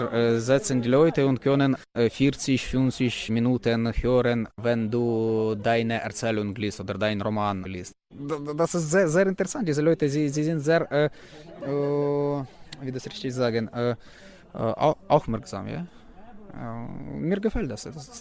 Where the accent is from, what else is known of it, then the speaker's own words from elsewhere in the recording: Luhansk, Luhansk Oblast, Ukraine; German is a second language; moved away; Voroschilowgrad, das ist meine Heimatstadt in der Ostukraine, ja. Jetzt heißt er Luhansk, war in der Sowjetzeit Voroschilowgrad